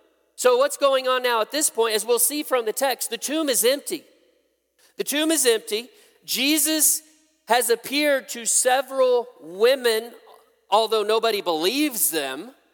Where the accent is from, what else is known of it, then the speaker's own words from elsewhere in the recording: Altamont, Kansas, United States; Altamont's my hometown. That's where I grew up the majority of my life, Labette County Grizzly, all right?